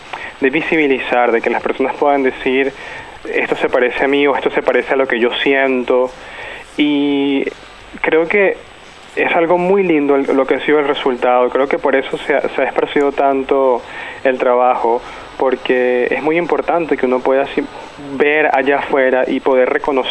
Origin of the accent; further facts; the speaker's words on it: Venezuela; Cuando yo crecí en Venezuela, no había, digamos, ningún modelo para yo poder reconocerme siendo un niño.